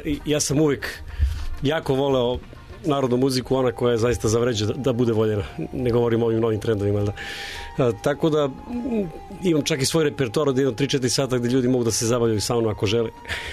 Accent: Bor, Southern and Eastern Serbia, Serbia; Apsolutno ne, ja se čak i dičim tim svojim i poreklom i detinjstvom i uopšte energijom koju mi je taj grad doneo

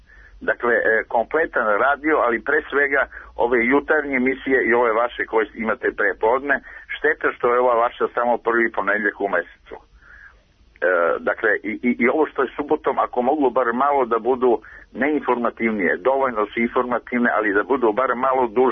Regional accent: Serbia; ja sam Srbin, to niti se hvalim, niti krijem

